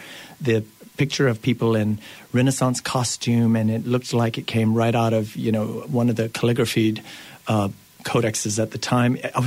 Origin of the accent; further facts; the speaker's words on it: New Iberia, Louisiana, United States; I grew up in New Iberia, right outside of New Iberia, about a mile from Lydia and Grand Mary, right there.